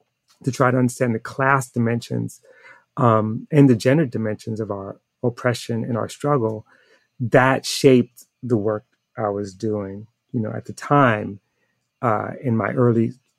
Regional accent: Harlem, New York, United States; also born or lived in California; I grew up in Harlem and in California in the 60s and early 70s.

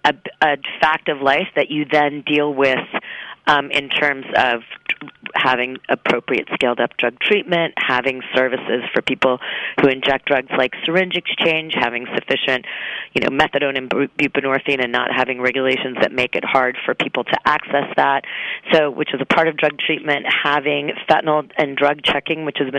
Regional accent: Kentucky, United States; you pick many states, West Virginia, Ohio, my home state of Kentucky.

